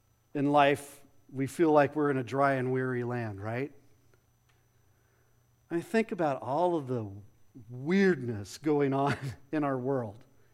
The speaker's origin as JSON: {"language": "English", "town": "Phoenix", "region": "Arizona", "country": "United States", "tie": "born or raised there", "said": "Growing up in Phoenix, you went if you went to look at toys or went and looked at different stuff like that, you went into a mall because it was just too stinking hot to do anything outside."}